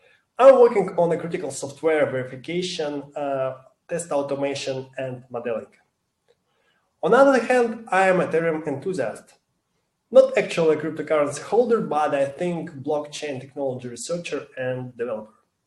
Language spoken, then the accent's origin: English; Moscow, Russia; English is a second language; I am from Moscow, Russia